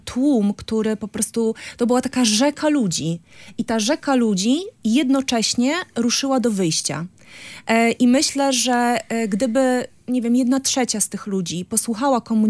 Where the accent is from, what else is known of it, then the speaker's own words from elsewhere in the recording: Gdańsk, Pomeranian Voivodeship, Poland; Znaczy nie mam perspektywy gdynianki, bo jestem gdańszczanką.